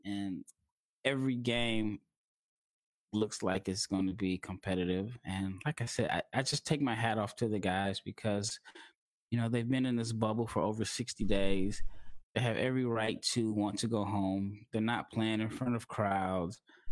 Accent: Denver, Colorado, United States; Weird. I'm from Denver.

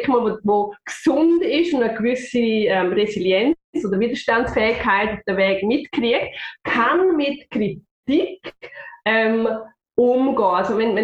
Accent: Switzerland; accent: Swiss German; first language Swiss German; auf Schweizerdeutsch reden, habe ich mir jetzt gerade entschieden, weil das ist authentisch, das ist meine Muttersprache und da fühle ich mich daheim.

